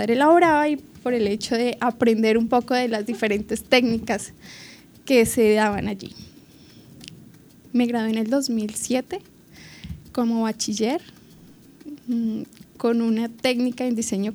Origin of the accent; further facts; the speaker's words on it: Meta, Colombia; also born or lived in Cáqueza; doy gracias al departamento del Meta por acogerme como su hija adoptiva y es un orgullo para mí siempre decir soy del Meta, a pesar de que en registro estoy de Caquesa, Cundinamarca, soy 100% llanera.